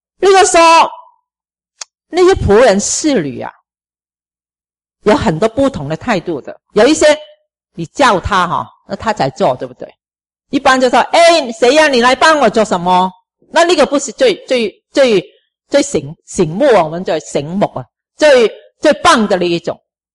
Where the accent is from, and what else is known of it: China